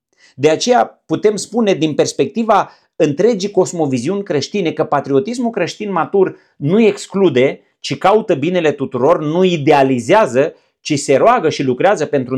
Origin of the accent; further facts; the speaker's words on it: Romania; Faptul că eu sunt român nu înseamnă că sunt mai important decât un spaniol sau decât un african.